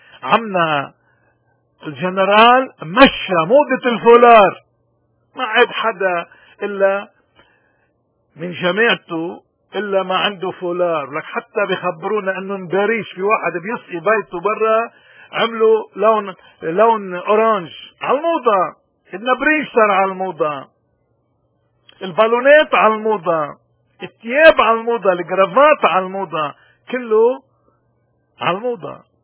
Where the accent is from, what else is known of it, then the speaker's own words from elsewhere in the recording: Lebanon; accent: Lebanese; بهالتعليق اللي كتبناه بهيك بلهجتنا اللبنانية اللي ما فيها مخبة